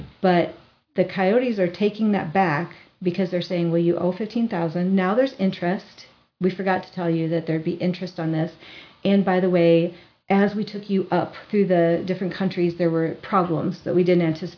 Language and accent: English; Iowa, United States; up pops a slide with my hometown, town of 2,500 people in rural Iowa